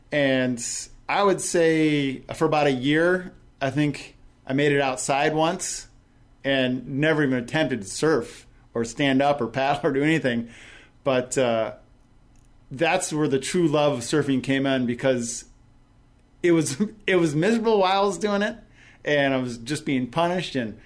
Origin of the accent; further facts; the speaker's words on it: Detroit, Michigan, United States; I was from Detroit, Michigan. So, you know, Lake Huron, that's on the east side of the state.